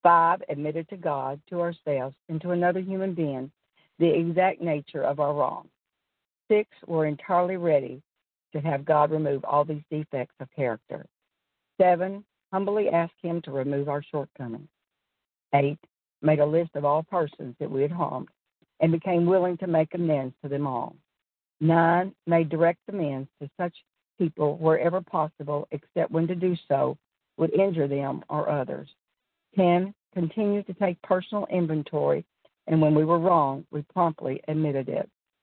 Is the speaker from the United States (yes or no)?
yes; Pensacola, Florida, United States; I'm from Pensacola, Florida, on my way to the Bluegrass State.